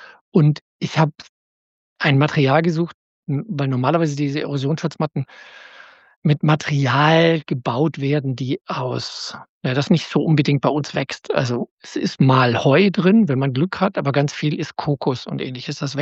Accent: Schleswig-Holstein, Germany; Wir sitzen in einem kleinen Dorf zwischen Neumünster und Kiel und zwischen Bad Segeberg und Kiel und zwischen Neumünster und Plölen, so in der holsteinischen Schweiz.

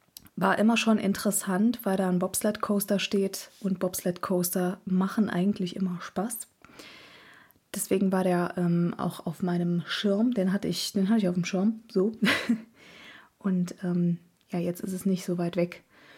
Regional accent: Eifel, Germany; die Eifel bleibt in meinem Herzen, das ist meine Heimat.

